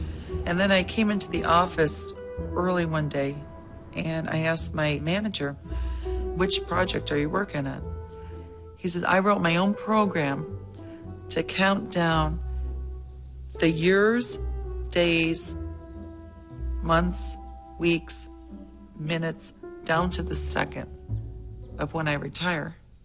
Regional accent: Binghamton, New York, United States; When I grew up in Binghamton, New York, pretty much the only place to work and make money was IBM.

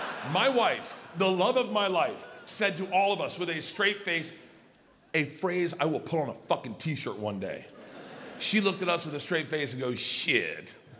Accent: Lutz, Florida, United States; He's the dumbest person I've ever met, and I grew up in Lutz, okay?

